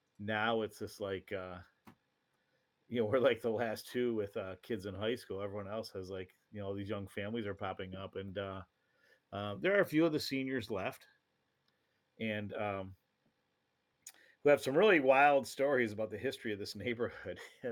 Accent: Iron Mountain, Michigan, United States; We learned in the last episode I was from Iron Mountain. So we must have a Uper get-together next time your dad's in town.

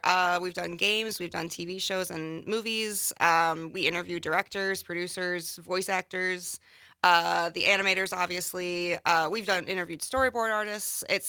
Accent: Minnesota, United States; also born or lived in California; now in Wisconsin, United States; No, we're both from Minnesota. Oh. But we went out to California for my college and because he was a Marine.

